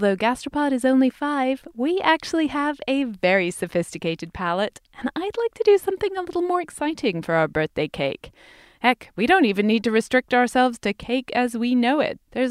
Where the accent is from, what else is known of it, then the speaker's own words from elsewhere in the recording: United Kingdom; We are British.